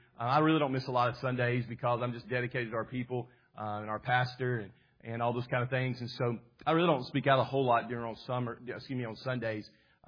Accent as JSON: {"language": "English", "town": "Dixon", "region": "Tennessee", "country": "United States", "tie": "born or raised there", "lives_now": "Jamestown, United States", "said": "I was born and raised in Dixon, Tennessee, so I'm a Tennessean. All right, and over on the west side of Tennessee. And I now live in Jamestown, Tennessee."}